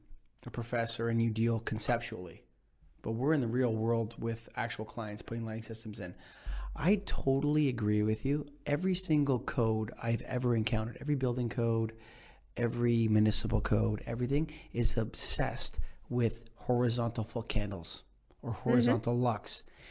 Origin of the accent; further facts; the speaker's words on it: Canada; I'm Canadian